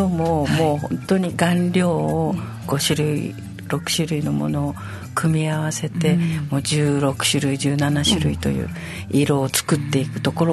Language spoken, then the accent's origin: Japanese; Tokyo, Japan; now in Okinawa, Japan; 私はあの東京出身なんですけれども、うん、主人の仕事の関係で沖縄にご縁がありまして、まあもう31年になるんですけど